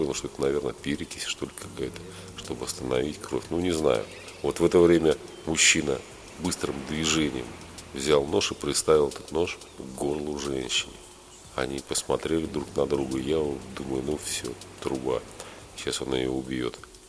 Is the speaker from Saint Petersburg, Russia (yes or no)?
yes; Saint Petersburg, Russia; Женщина спросила, русский я или нет. Я сказал, да, я русский, из Питера. Вот тогда говорили, не из Питера, а из Ленинграда.